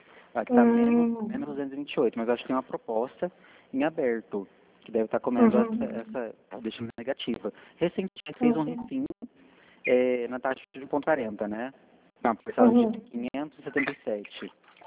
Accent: Dourados, Mato Grosso do Sul, Brazil; Nós somos aqui de Dourados.

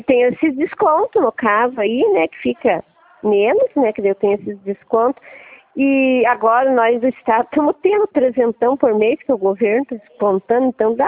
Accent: Teixeira Soares, Paraná, Brazil; aqui perto da minha cidade, que é 25 quilômetros, Irati que tem, eu sou de Teixeira Soares.

